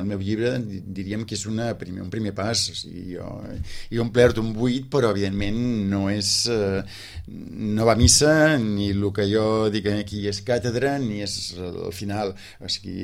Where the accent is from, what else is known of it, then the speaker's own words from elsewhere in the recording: Catalonia, Spain; Com a català no m'agradaria que sortís de Catalunya